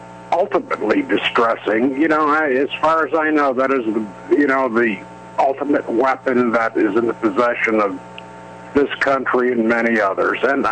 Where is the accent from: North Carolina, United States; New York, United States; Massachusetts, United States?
New York, United States; Good evening, my old friend, and I'm from New York.